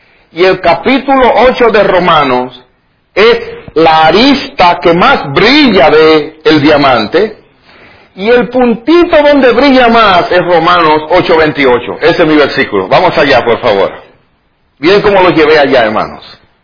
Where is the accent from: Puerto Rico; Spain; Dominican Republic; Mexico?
Dominican Republic; Hubo una revolución en mi país en el año 1965. Y en esa guerra civil había tanta muerte, tanta sangre, tanta necesidad.